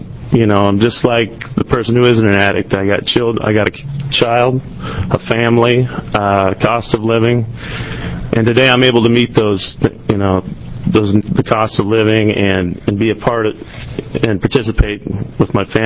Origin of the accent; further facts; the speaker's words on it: Portland, Oregon, United States; 32 years old, and I'm from Portland, Oregon.